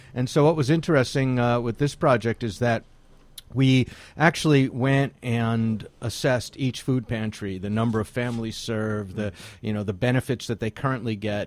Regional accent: Brooklyn, New York, United States; I mean, born and raised in Brooklyn. Love it.

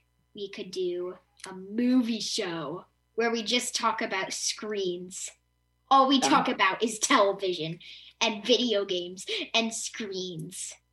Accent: Hudson, New York, United States; I'm from Hudson.

